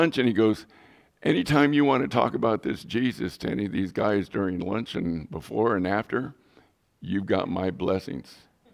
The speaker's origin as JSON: {"language": "English", "town": "San Diego", "region": "California", "country": "United States", "tie": "born or raised there", "lives_now": "El Centro, United States", "said": "As crazy as it sounds, I grew up in San Diego. I came down here to El Centro."}